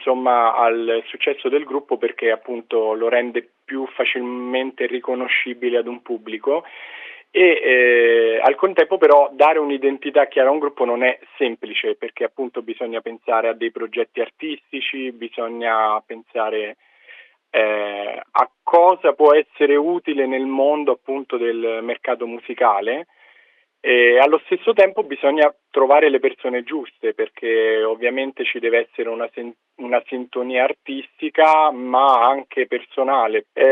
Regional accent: Rome, Lazio, Italy; Ad esempio io, che sono italiano, vengo da Roma, faccio fatica a immaginare la stessa cosa ad esempio in un conservatorio italiano

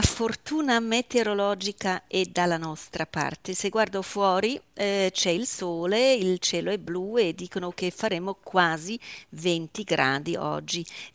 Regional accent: Zurich, Switzerland; accent: Zurich dialect; Italian is a second language; nel mio dialetto zurighese si dice crisi per kirschen.

